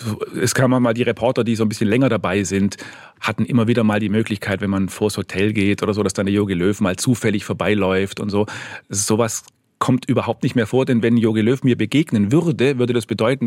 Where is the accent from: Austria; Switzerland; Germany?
Germany; Bopfingen, Baden-Württemberg; Ansonsten, ich könnte da auch Schwäbisch schwätzen